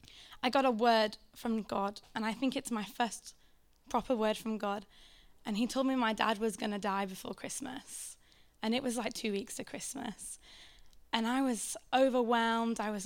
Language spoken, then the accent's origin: English; North West England, United Kingdom; I'm from the Lake District, so and maybe that's where it came from.